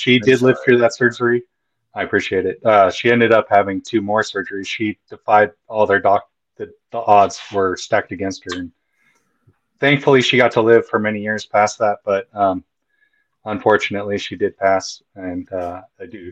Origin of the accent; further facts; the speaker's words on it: Eugene, Oregon, United States; I went to LCC. I'm also from Eugene.